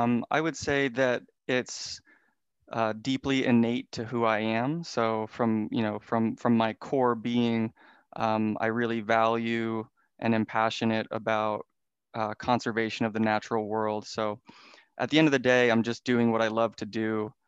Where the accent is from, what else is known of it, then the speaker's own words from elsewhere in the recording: New Jersey, United States; I think from the time I was a young kid growing up in New Jersey, I was fortunate enough to have a family who was interested in getting us kids outside